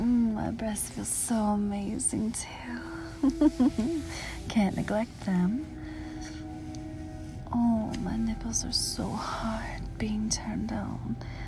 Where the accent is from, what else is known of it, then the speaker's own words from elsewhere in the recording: the South, United States; accent: southern; So I've been asked to record an audio with my natural southern accent, and you'll find that most of the time I hide it just because I'm used to not using my southern accent because I don't live in the south anymore